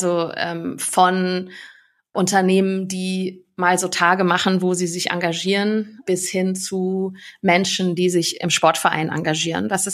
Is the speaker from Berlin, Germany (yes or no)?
no; North Rhine-Westphalia, Germany; Ich bin in der Nähe vom Ruhrgebiet aufgewachsen, hatte in der Grundschule circa 50% der Kinder mit türkischem Migrationshintergrund.